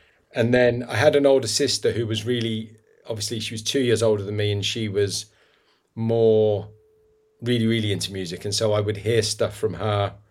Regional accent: Birmingham, West Midlands, United Kingdom; accent: Birmingham; But I went up to him and in my terrible Birmingham accent

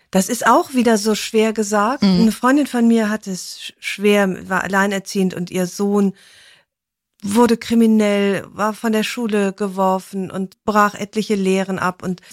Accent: Rhineland, Germany; ich bin ja Rheinländerin

